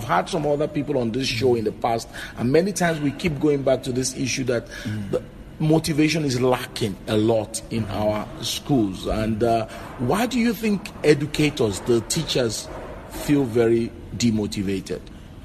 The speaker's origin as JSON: {"language": "English", "country": "Nigeria", "said": "you know, I come from Nigeria and I work a lot in different parts of Africa."}